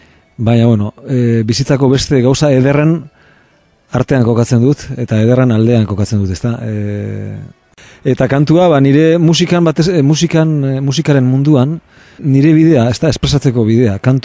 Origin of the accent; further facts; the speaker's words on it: Amorebieta-Etxano, Basque Country, Spain; Herrikumea izan naiz ni beti, Zornotzan bizi izan naiz, lehenengo nire bizitzako lehenengo urteak. Eta gero ja, ba orain dela 10 bat urte Gasteizen bizi naizela, hirian.